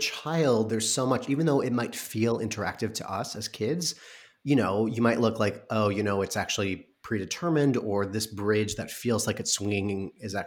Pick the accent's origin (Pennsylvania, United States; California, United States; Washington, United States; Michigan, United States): Michigan, United States; born there; I was born in Michigan, but my dad is from LA and we have a lot of family in LA.